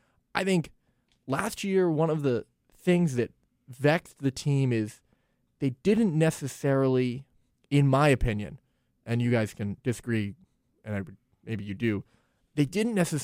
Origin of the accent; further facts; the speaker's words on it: United States; But while I'm American through and through, I do tend to represent our friends north of the border more than I probably